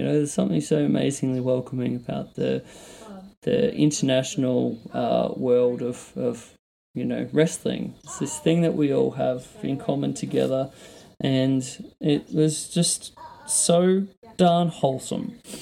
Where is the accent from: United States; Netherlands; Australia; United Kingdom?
Australia; I guess for me being an Australian wrestling artist